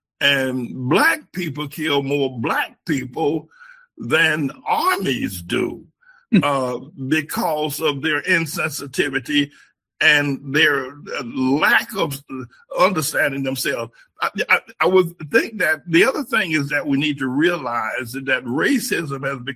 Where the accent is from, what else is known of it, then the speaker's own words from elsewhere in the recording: North Carolina, United States; now in New York City, United States; I grew up in North Carolina. I grew up Jim Crow.